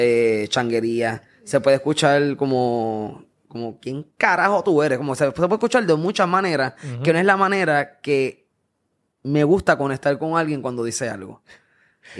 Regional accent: Río Grande, Puerto Rico; Cabrón, vengo de Río Grande, entonces trabajo en los medios

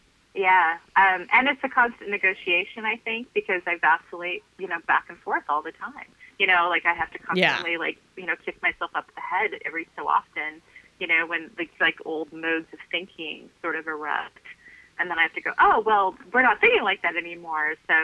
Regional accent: Snoqualmie, Washington, United States; I grew up in a region of, I mean, it was very diverse. Geographically, it was full of splendor. It was an area in Washington State called Snoqualmie

